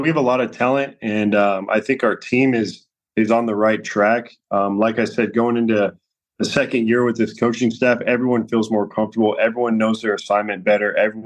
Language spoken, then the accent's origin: English; Colorado, United States; I'm from Colorado, so I'll go back to Colorado and see my family